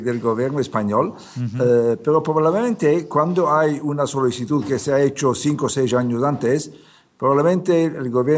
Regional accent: Istanbul, Turkey; hay unas 3-4 generaciones que somos de Estambul.

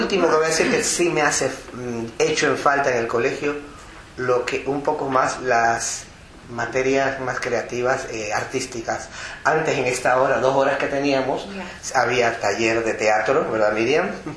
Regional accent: Panama; born there; Pues yo, bueno, yo nací en Panamá.

